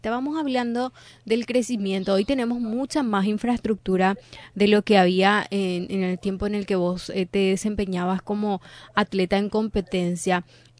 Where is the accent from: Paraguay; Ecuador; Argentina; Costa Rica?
Paraguay; todos como paraguayos